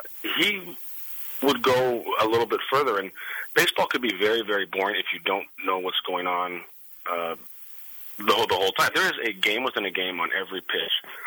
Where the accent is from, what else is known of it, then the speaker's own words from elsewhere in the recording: San Diego, California, United States; born there; I was born in San Diego